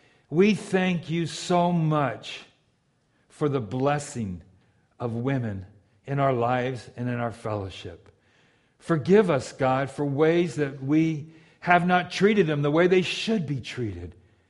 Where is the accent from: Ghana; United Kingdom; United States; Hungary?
United States; Los Angeles, California; We grew up in Southeast LA, so just after my dad passed away, she moved down to the Carlsbad area where a lot of my family lives